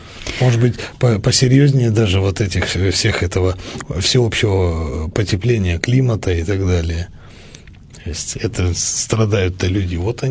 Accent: Yekaterinburg, Sverdlovsk Oblast, Russia; коренной житель этого города, я вам хочу сказать, что меня тоже очень коробит о том, что снесены многие были особняки

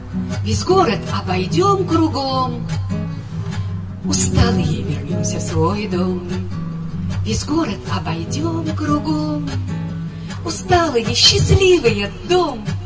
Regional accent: Kachkanar, Sverdlovsk Oblast, Russia; молодой город Свердловской области. Вы знаете, ему, ну вот буквально в прошлом году было 65 лет. О моем родном городе. Мой город Качканар

